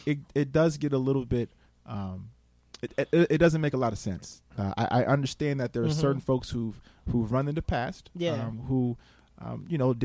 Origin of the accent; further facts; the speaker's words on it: Schenectady, New York, United States; I am a local guy in the sense that when I talk about my story growing up in Schenectady